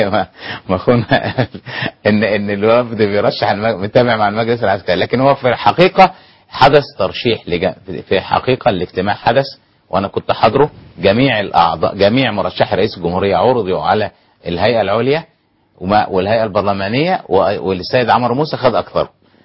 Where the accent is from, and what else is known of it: Egypt